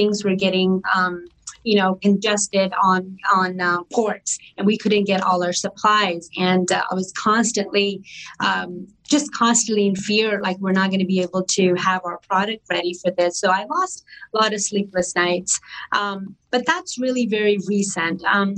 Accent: India; I mean, I am Indian. I've been drinking tea since I was two.

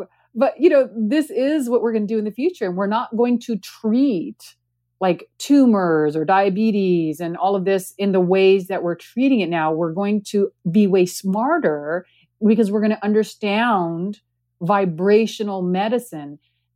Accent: India; I'm in India and because of the space I'm in. And even though I have some familiarity because I am Indian

